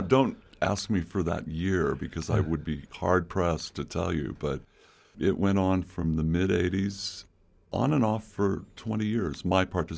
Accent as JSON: {"language": "English", "region": "Colorado", "country": "United States", "tie": "born or raised there", "said": "I have come to love this state, which is actually right next door to where I grew up in Colorado."}